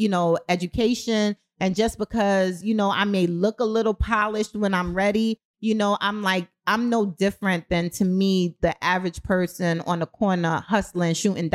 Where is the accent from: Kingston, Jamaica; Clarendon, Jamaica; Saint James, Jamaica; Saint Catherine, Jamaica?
Kingston, Jamaica; born there; You know, I was born in Kingston, Jamaica.